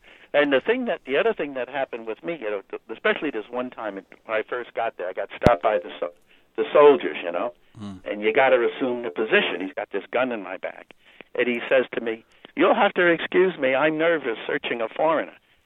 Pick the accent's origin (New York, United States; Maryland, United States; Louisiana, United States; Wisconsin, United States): New York, United States; Long Island; I'm from Long Island, like I said